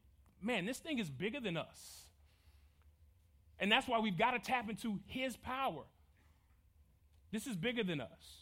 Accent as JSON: {"language": "English", "town": "Las Vegas", "region": "Nevada", "country": "United States", "said": "if I was a gambling man, and I'm from Vegas, but I'm not"}